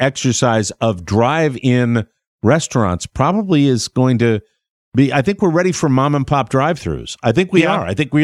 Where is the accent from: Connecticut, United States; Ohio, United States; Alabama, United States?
Connecticut, United States; when we got into my home state of Connecticut and drove through my father's workplace for 35 years, Hartford, Connecticut